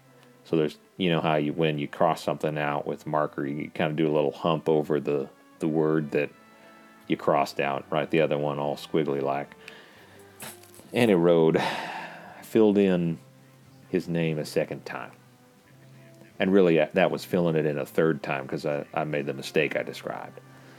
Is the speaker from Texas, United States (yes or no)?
yes; Texas, United States; They've been offering money here in my home state of Texas.